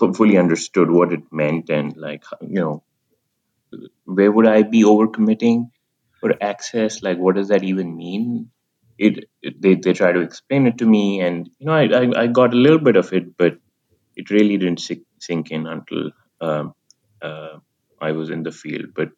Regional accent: Pakistan; moved away as an adult; now in United States; So I was born in Pakistan. I went to school there before coming to the U.S. for college.

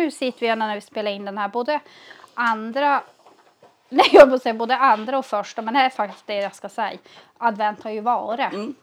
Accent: Arjeplog, Norrbotten County, Sweden; för vi är ju ursprungligen från Arjeplog, både jag och Therese, och då pratar man så här, helt enkelt.

